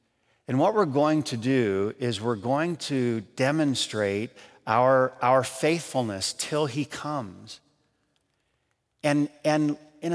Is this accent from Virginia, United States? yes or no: no; Adrian, Michigan, United States; I grew up in Adrian, Michigan, which was akin to Mayberry, so it was pretty small town, but I grew up on this block.